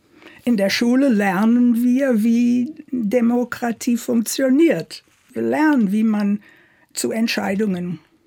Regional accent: Northern United States, United States; German is a second language; now in Germany; ich bin 44 geboren, ich habe das ja alles noch erlebt. Ich kann zurückdenken an Sachen, wo ich aufgewachsen bin, im Norden, nicht im Süden.

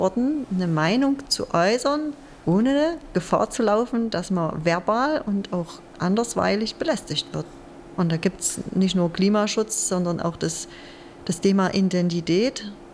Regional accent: East Germany, Germany; Das erinnert mich ein bisschen auch an meine Jugend in der DDR.

